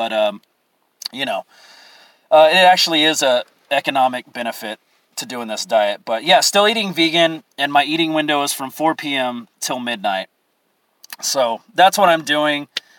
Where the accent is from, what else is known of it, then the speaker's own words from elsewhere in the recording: Texas, United States; aren't you from Texas? Yeah, I am from Texas.